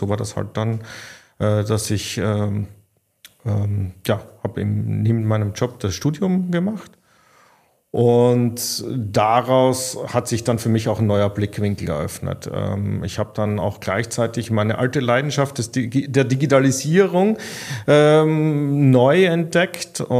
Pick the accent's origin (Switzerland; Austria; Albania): Austria; now in Germany; ich bin nach wie vor Österreicher und das werde ich auch bleiben.